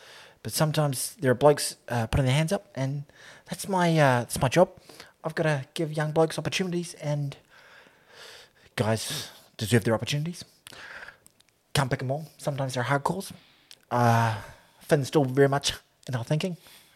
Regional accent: Ireland; I'm Irish, so I'm always sort of taking the Irish view

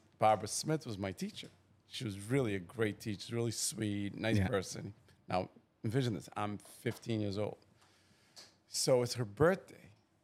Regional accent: Cape Verde; That's 10 islands in the archipelago of Cape Verde. I lived in the smallest island.

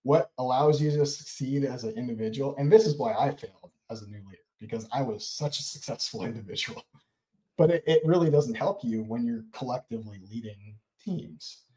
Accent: New York, United States; I grew up in New York, so I never touched a weapon before I entered the military.

